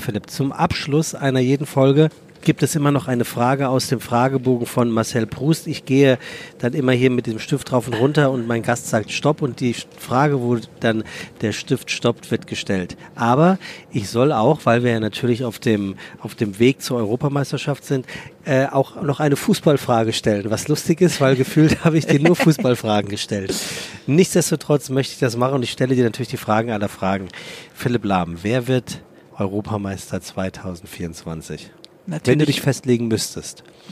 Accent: Frankfurt, Hesse, Germany; Ich bin gebürtiger Frankfurter, dementsprechend auch Fan.

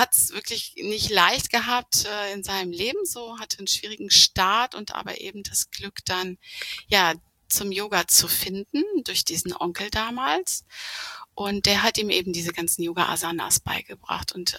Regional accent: Neuss, North Rhine-Westphalia, Germany; ich komme aus Neuss zwischen Köln und Düsseldorf und ich bin 46

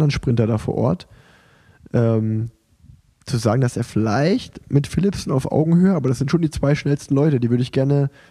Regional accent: Germany; in meinem Heimatland

